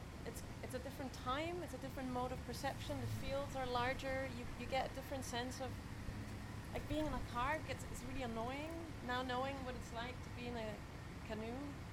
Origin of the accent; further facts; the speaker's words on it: Austria; because I come from Austria, and we have also agriculture.